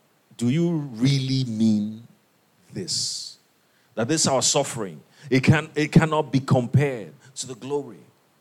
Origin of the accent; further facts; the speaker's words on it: Isuikwuato, Abia, Nigeria; I'm from Isukuato. Google it. Rife with kidnappings. That's Nigeria.